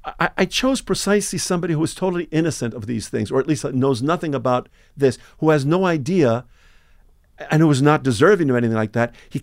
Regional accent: New York City, New York, United States; also born or lived in Argentina; I'm so glad to be here in New York, which, of course, is my hometown, because I was brought up as a kid here when my parents had to flee Argentina when I was 2.5 years old.

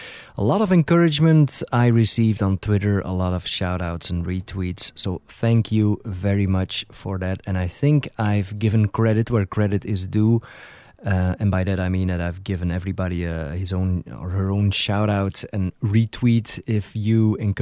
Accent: Flanders, Belgium; accent: Dutch; first language Dutch; English is a second language; My accent, the accent you're hearing right now, is Dutch. And I'm not from Holland. I'm not from the Netherlands. I'm from Belgium. I'm actually from the northern part of Belgium where the language is Dutch.

